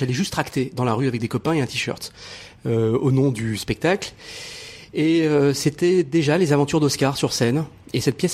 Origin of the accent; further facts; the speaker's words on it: Morocco; born there; Je suis né au Maroc.